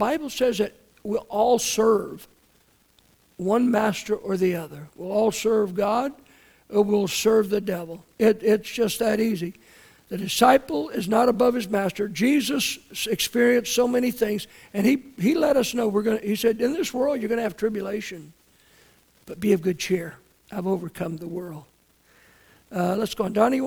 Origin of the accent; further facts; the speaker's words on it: San Leandro, California, United States; Now, the only one that I know of that was possibly about as good was the one I grew up with in San Leandro.